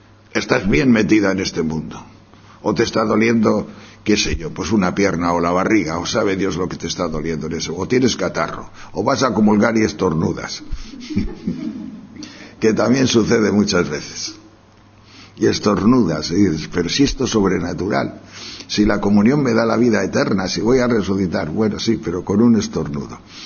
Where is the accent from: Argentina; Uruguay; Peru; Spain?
Spain; León, Castile and León; Y además soy de León, y nací en un prado, debajo de una vaca.